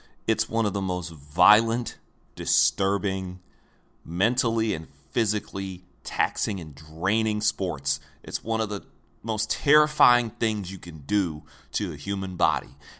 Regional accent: Detroit, Michigan, United States; I first got introduced to football while I was a little boy growing up in Detroit.

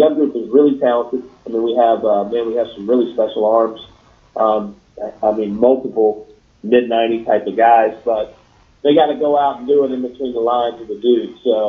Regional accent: Bloomington, United States

